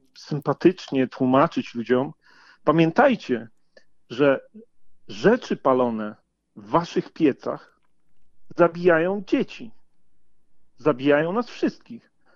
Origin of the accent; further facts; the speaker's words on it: Łódź, Łódź Voivodeship, Poland; a jestem też z Łodzi, więc wiem, jak wygląda problem pieców.